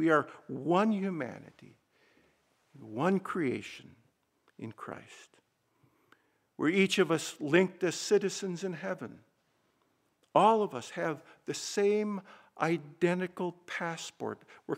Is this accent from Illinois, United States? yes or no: no; Minnesota, United States; Think of my home state of Minnesota.